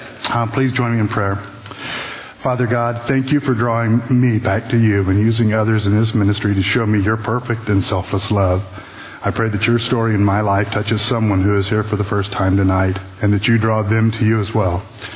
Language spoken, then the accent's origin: English; Oklahoma City, Oklahoma, United States; also born or lived in Richardson, Texas; On the last day of kindergarten in 1970, we moved from Richardson, Texas to Oklahoma City, where we would live until I finished sixth grade.